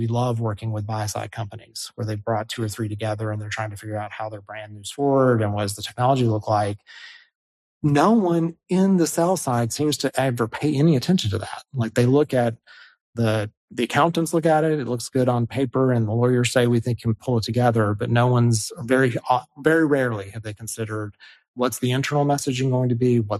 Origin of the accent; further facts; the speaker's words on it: Atlanta, Georgia, United States; And I'm very East Coast. I'm from Atlanta. I'm Southern.